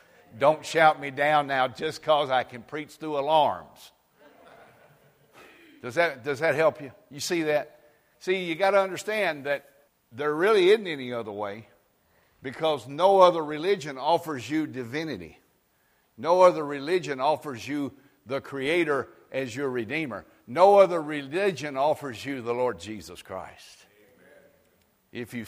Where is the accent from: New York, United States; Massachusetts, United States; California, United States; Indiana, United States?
New York, United States; Brooklyn; they'd always ask me, boy, where are you from? And I'd say, Brooklyn. The Bronx.